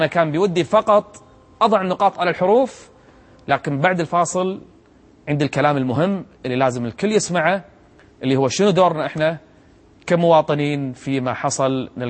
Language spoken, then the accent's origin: Arabic; Kuwait; النعم الموجودة عندنا بالكويت